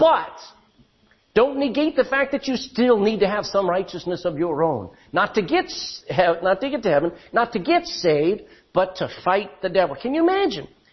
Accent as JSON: {"language": "English", "region": "Texas", "country": "United States", "tie": "born or raised there", "said": "I grew up in Texas. We didn't wear shoes until we were teenagers."}